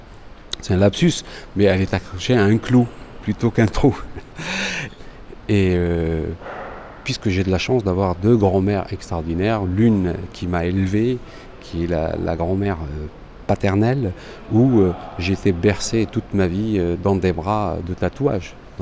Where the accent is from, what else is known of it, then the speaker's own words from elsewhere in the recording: Algeria; moved away; Je suis venu d'Algérie avec une culture très très forte, qui est une culture de poésie et d'écriture, et de théâtre et de musique.